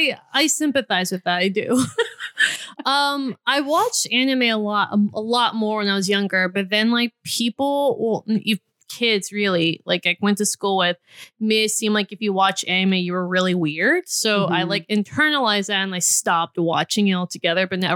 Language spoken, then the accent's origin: English; Houston, Texas, United States; Especially because I'm from Houston, Texas. And so I think that'd be really rad as a Latinx person.